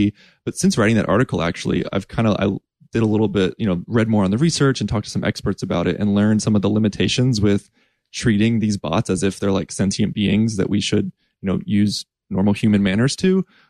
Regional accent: the South, United States; now in Atlanta, United States; But I'm from the South. I'm in Atlanta here. I grew up, you know, always use your manners, please and thank you.

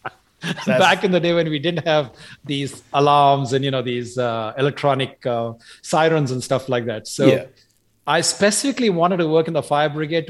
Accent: Chennai, Tamil Nadu, India; born there; I was born in Madras, which is now called Chennai in South India.

